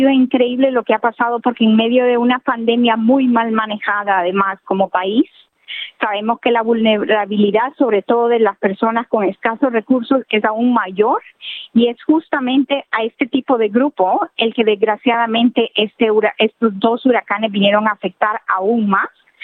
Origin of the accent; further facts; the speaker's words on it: Honduras; now in Australia; nosotros como hondureños nos hemos unido para poder hacer esta recolecta